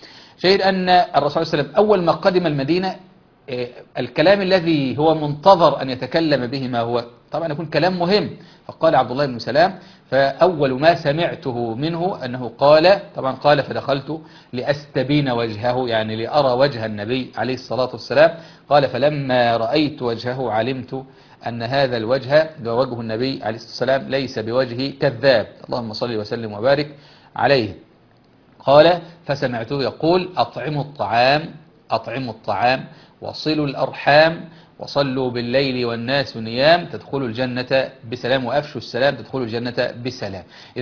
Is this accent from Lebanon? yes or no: no; Egypt; زي ما بنقول في اللهجة العامية عندنا في مصر، بنقول إن الانطباعات الأولى بتدوم